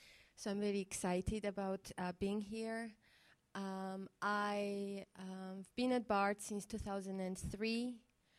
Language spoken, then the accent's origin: English; Georgia; I come from Republic of Georgia.